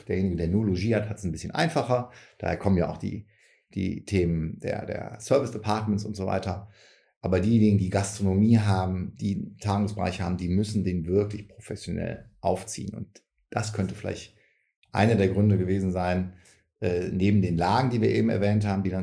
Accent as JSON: {"language": "German", "town": "Cologne", "region": "North Rhine-Westphalia", "country": "Germany", "tie": "born or raised there", "said": "hier in meiner Heimatstadt Köln"}